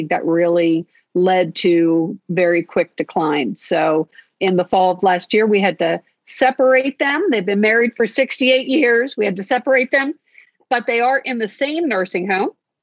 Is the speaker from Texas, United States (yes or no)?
no; Linthicum, Maryland, United States; In Linthicum, Maryland, over by the airport, over by the old Friendship Airport, which is now BWI Airport